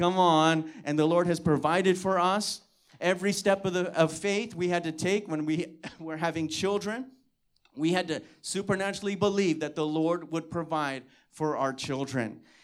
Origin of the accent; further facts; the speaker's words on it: Hawaii, United States; You got to understand, I'm from Kauai. I'm from this country island.